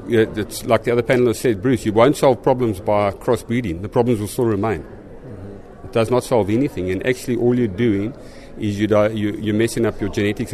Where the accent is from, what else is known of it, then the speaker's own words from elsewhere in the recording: South Africa; I'm from South Africa. I'm a pasture farmer.